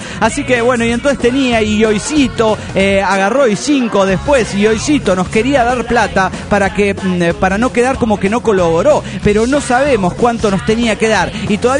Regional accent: Tarija, Bolivia; de Tarija, Bolivia.

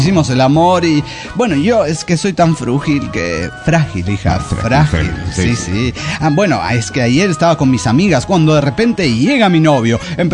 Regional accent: Reynosa, Tamaulipas, Mexico; de Reynosa, Tamaulipas.

